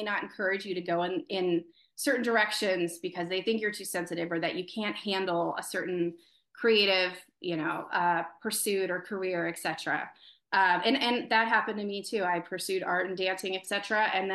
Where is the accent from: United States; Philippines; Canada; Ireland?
Ireland; I'm Irish